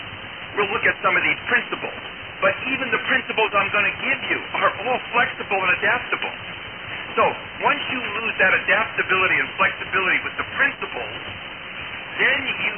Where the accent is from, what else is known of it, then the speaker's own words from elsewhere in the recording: New Jersey, United States; I know the one that I grew up in New Jersey